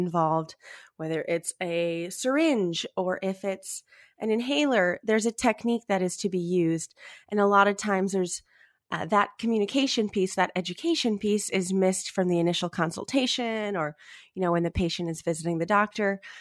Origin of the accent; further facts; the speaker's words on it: Minnesota, United States; I returned home to my home state of Minnesota